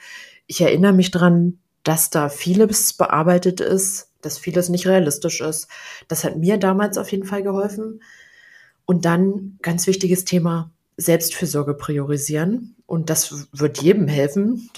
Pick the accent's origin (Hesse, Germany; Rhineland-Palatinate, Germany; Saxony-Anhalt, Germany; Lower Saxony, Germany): Lower Saxony, Germany; da war ich beim Konzert in Wolfsburg und ich komme ja aus der Gegend